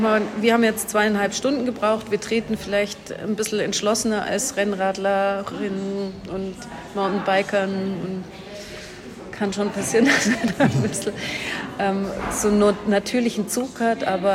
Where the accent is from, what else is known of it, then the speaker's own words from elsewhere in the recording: Germany; weil Inn ist jetzt für mich als Deutsche halt auch irgendwie, den kennt man halt.